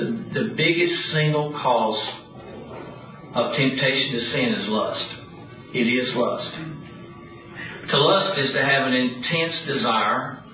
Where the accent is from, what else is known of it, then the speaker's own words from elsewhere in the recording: Dallas, Texas, United States; I went to visit a friend that I grew up with in Dallas.